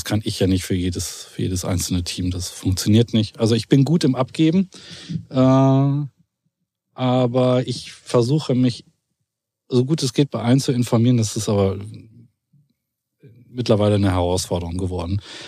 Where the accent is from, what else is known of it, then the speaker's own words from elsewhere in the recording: Hessisch Oldendorf, Lower Saxony, Germany; wir sind aus Hessisch-Oldendorf und wir wollen gerne da bleiben.